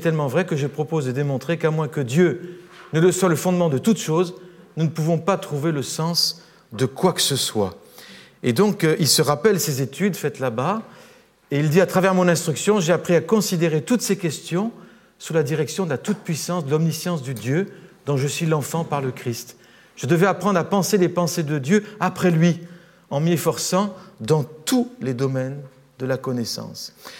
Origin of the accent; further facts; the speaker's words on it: France; Nous, en tant que Français, on dirait réformée évangélique